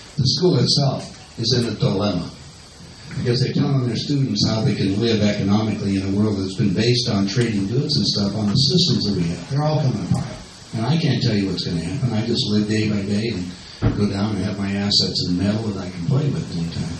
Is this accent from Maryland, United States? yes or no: no; Colorado, United States; In the land area, it's about the same size as Colorado. You know, we're on my home state.